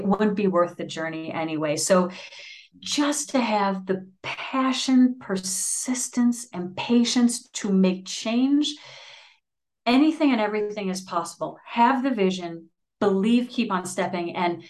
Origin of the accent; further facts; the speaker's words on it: Wisconsin, United States; I'm from Wisconsin. I'm used to it.